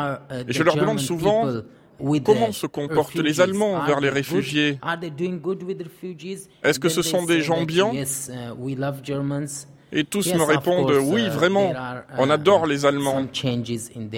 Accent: Kandahar, Afghanistan; Je suis de Kandahar, en Afghanistan. Je suis ici parce que j'ai reçu des menaces des talibans.

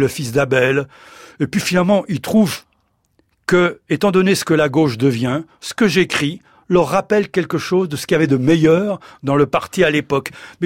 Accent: Montpellier, Occitanie, France; Mais ma jeunesse montpelliéraine, j'ai vécu quand même environ 44 ans à Montpellier, les deux tiers de ma vie, ça a été un moment prodigieux.

